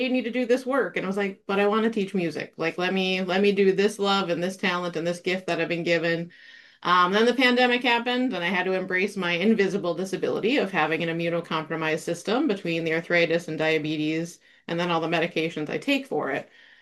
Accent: Two Harbors, Minnesota, United States; I am born and raised in Two Harbors, which is a small rural community

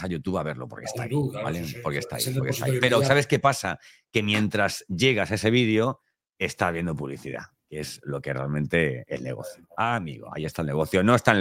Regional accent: Alicante, Valencian Community, Spain; now in Seville, Spain; yo vivo en Sevilla, soy de Alicante, pero vivo en Sevilla

